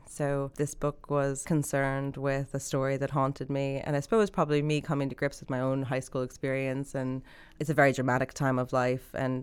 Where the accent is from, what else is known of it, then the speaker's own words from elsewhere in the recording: United States; moved away as an adult; now in Ireland; So, yeah, I moved around a lot growing up. I'm American. I was born and raised there. And I've lived in Ireland since 2000. I'm married to an Irish man.